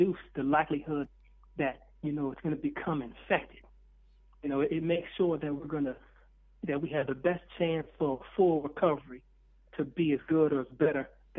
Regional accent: Rochester, New York, United States; I was one of those children myself growing up in Rochester, New York.

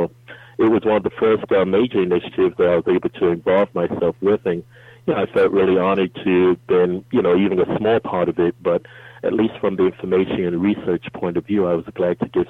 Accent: New York, United States; I'm from New York, and coming up through the New York Board of Ed, we never had any black studies, really even had a black teacher.

